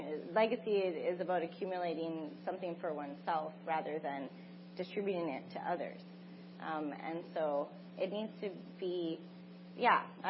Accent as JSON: {"language": "English", "town": "Sault Ste. Marie", "region": "Ontario", "country": "Canada", "said": "And I come from Bawatin, Sault Ste. Marie."}